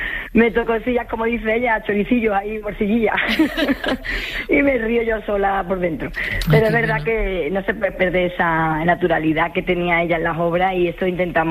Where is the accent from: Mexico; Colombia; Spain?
Spain; Seville, Andalusia; como yo soy sevillana, me cuesta un poquito más poner el acento castellano que ella tiene.